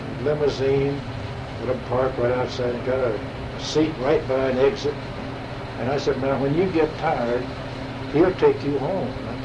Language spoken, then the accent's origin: English; Alabama, United States; we were raised in Alabama, country people, country boy. My father was a country doctor down there.